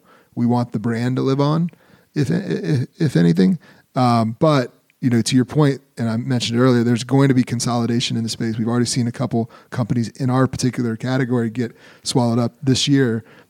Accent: Atlanta, Georgia, United States; myself and my co-founder, like, we are, born and raised in Atlanta.

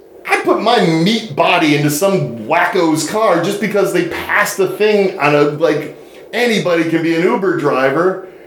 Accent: Detroit, Michigan, United States; Detroit, I was born and raised in Detroit, and Detroit's teams will forever be my teams.

